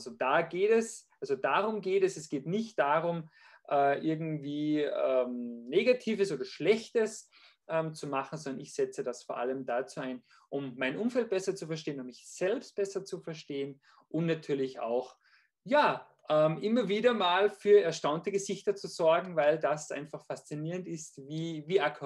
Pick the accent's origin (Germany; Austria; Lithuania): Austria; Salzburg; Also ich bin Österreicher, komme aus dem schönen Salzburg.